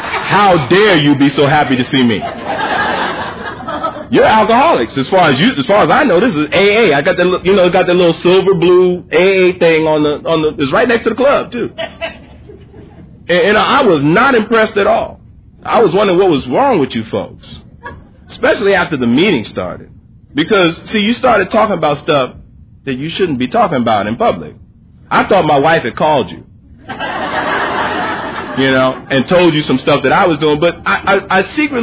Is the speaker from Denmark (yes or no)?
no; New York, United States; Now, I'm from New York.